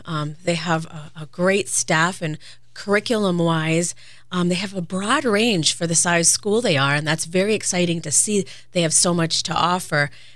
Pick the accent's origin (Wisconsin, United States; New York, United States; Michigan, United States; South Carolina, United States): Michigan, United States; Ishpeming; I'm originally from the Ishpeming area. I grew up in the township